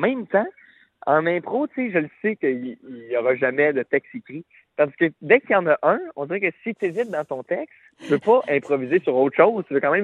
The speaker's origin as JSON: {"language": "French", "town": "Laval", "region": "Quebec", "country": "Canada", "tie": "born or raised there", "said": "je m'en vais à Laval, là où j'ai grandi, mon village, et je m'en vais chez ma mère, chez mes parents."}